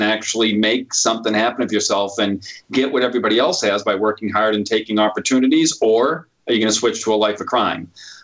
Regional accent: Worcester, Massachusetts, United States; I grew up in South Worcester, Mass.

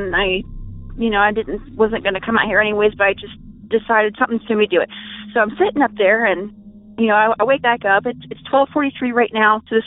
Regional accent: Springfield, Ohio, United States; I'm from Stringfield, Ohio, and I'm calling because this is like the first...

